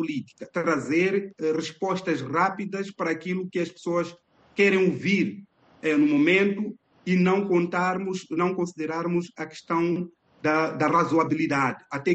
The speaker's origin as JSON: {"language": "Portuguese", "country": "Mozambique", "said": "como um bom moçambicano que também está preocupado com esta problemática"}